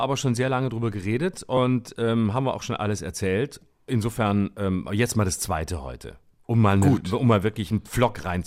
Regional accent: Lörrach, Baden-Württemberg, Germany; Der große Stolz meiner Heimat. Da muss ich natürlich spielen, um alle meine alten Schulfreunde einzuladen

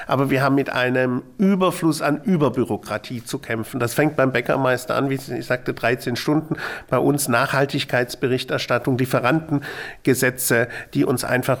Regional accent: Baden-Württemberg, Germany; Ich komme aus dem Schwabenland

